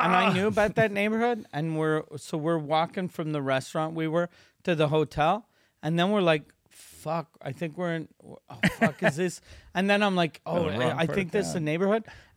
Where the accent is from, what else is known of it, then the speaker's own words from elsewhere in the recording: Montreal, Quebec, Canada; Because I was like, I'm from Montreal.